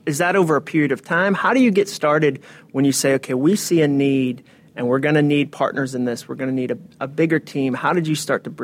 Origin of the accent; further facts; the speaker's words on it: Nashville, Tennessee, United States; I'm from Nashville, and Stacy, you're from Memphis.